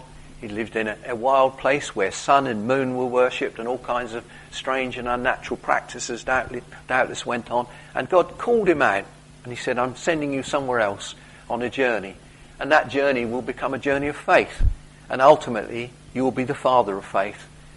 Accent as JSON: {"language": "English", "region": "England", "country": "United Kingdom", "said": "We know what that's like. We're English."}